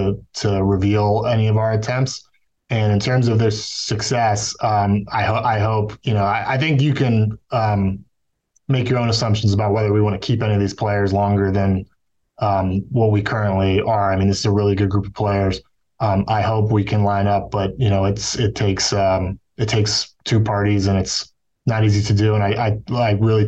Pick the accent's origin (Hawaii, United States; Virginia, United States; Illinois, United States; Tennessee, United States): Virginia, United States; I'm also from the region. I grew up in Northern Virginia before the Nationals existed.